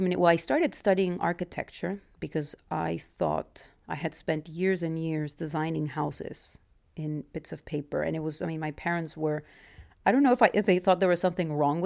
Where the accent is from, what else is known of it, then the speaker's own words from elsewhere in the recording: Mexico; And growing up in Mexico, it's not really, as a woman, it's really hard to see that one can do both.